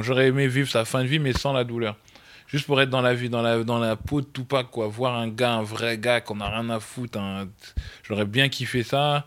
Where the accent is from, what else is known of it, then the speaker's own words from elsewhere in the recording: France; Nous, on est des Français.